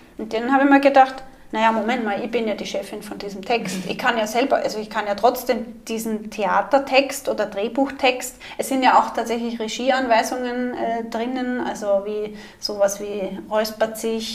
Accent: Austria; Sagt man ja bei uns in Österreich, die ledige Semmel.

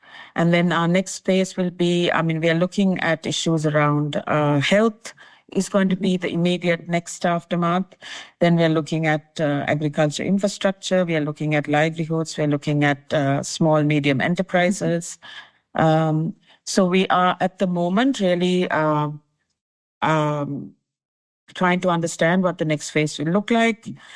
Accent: Sri Lanka; moved away as an adult; I was born in Sri Lanka. I studied up to my secondary school in Sri Lanka.

